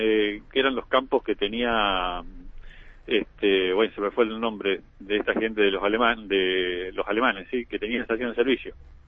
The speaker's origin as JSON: {"language": "Spanish", "town": "Viedma", "region": "Río Negro", "country": "Argentina", "tie": "born or raised there", "said": "Yo soy nacido acá en Viedma. Tengo 54 años"}